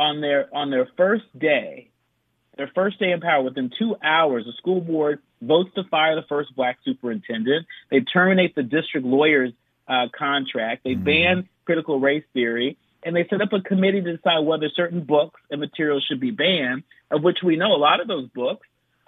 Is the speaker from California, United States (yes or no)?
yes; California, United States; and even my home state of California.